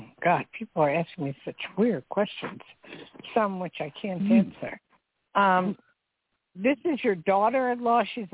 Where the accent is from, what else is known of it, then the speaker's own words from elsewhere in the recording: New Jersey, United States; Very familiar with that area since I grew up in Jersey, and I used to look over the river all the time